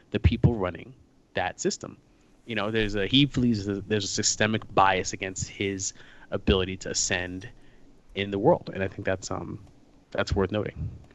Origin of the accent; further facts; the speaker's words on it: New York, United States; as a New Yorker, that was a very visually pleasing bit right there.